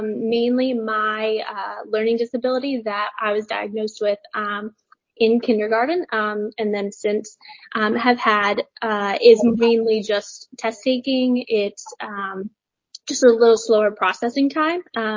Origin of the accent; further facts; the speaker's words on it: Pennsylvania, United States; now in Arizona, United States; I'm from Pennsylvania.